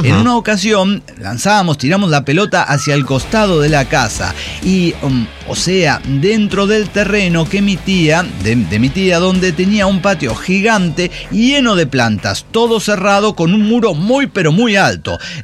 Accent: Villa Ángela, Chaco, Argentina; Villa Ángela, provincia del Chaco, mi ciudad natal.

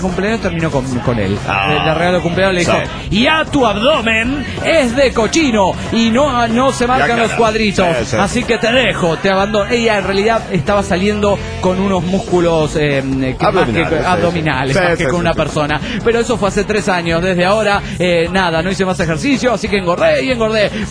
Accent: Guatemala; de Guatemala.

